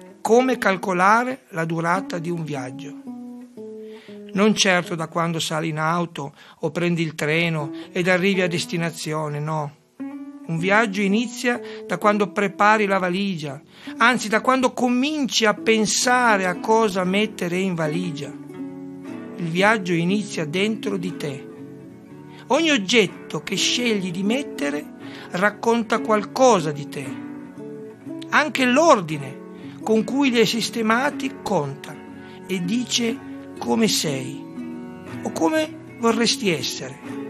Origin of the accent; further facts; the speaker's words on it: Bologna, Emilia-Romagna, Italy; born there; 2 riguardano la storia del mio paese, l'Italia. Da lì vengo, sono nato a Bologna.